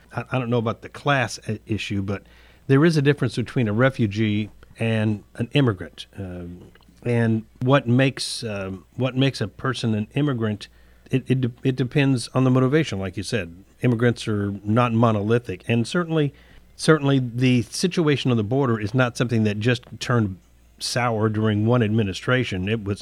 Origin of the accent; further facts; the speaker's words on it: Florida, United States; I grew up in Florida, and I have a lot of friends in Cuba even today.